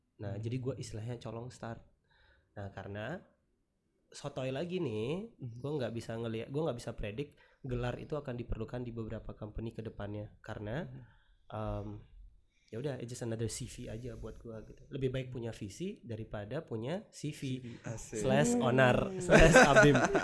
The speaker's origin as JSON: {"language": "Indonesian", "region": "Bali", "country": "Indonesia", "lives_now": "Jakarta, Indonesia", "said": "kayaknya aku orang Bali yang agak nyebrang, karena banyak banget teman-temanku yang orang Bali juga yang pindah ke Jakarta"}